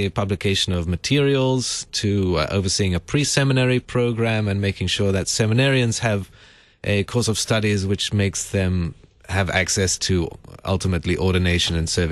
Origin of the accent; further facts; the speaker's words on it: England, United Kingdom; moved away as an adult; now in United States; for me also identifying as an American in England, and then gradually picking up a sort of English identity for myself